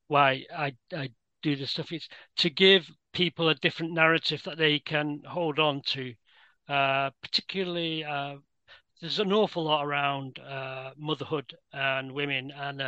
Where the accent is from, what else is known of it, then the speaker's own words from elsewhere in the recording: United Kingdom; I'm British.